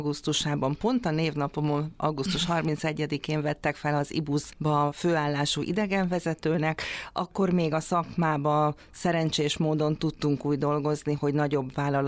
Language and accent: Hungarian; Szentendre, Pest, Hungary; én Szentendrén nőttem fel, 32 éves koromig ott is laktam